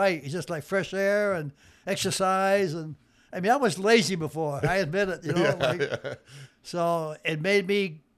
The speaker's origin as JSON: {"language": "English", "town": "Lewiston", "region": "Maine", "country": "United States", "tie": "born or raised there", "said": "Then we moved across. About 100 feet from here, then I bought this house after I got married."}